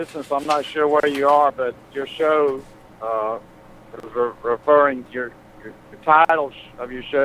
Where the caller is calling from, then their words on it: South Carolina, United States; I'm calling from South Carolina.